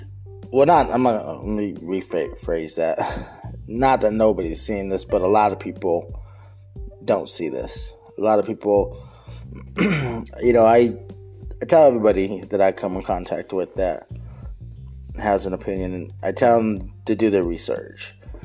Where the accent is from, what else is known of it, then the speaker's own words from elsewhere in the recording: United States; as Americans and growing up in America, that was stuff that we used to look at as our freedoms